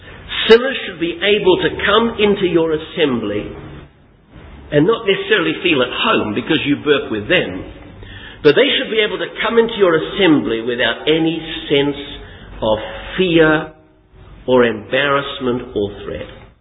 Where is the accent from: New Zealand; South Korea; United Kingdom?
United Kingdom; England; I was a little boy and I was brought up in England